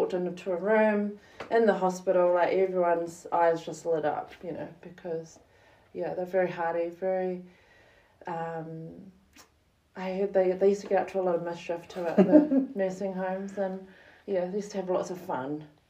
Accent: Stratford, Taranaki, New Zealand; So I was brought up in Stratford, Whakahurangi, and born and bred in Stratford, actually. I was born at the Stratford Hospital. Ooh. That is no longer here anymore. I come from a long line of very strong wahine toa

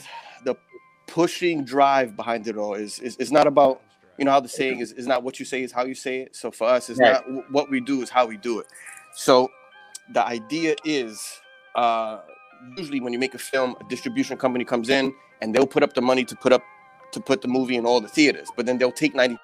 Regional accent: Bronx, New York, United States; So growing up, you know, I'm Puerto Rican, I'm from the Bronx.

